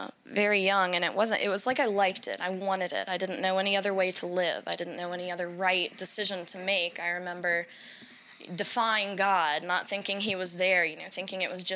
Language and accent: English; Richmond, Virginia, United States; I grew up originally in Richmond, Virginia. I lived there most of my life.